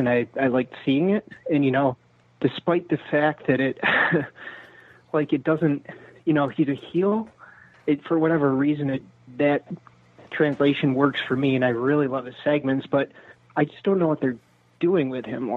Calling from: Buffalo, New York, United States; Hi, this is … from Buffalo.

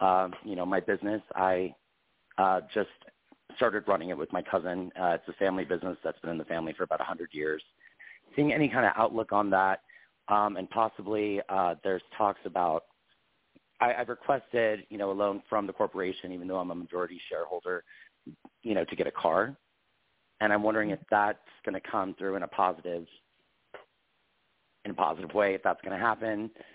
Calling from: Wyoming, United States; calling out of Wyoming.

